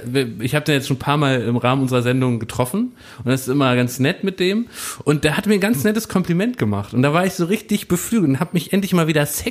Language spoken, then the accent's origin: German; Berlin, Germany; weil ich bin aus Berlin-Wilmersdorf